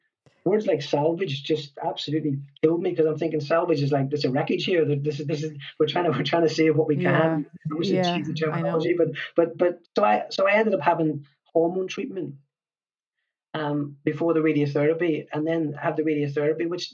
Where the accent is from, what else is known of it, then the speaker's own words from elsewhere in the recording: Ireland; Because I'm Irish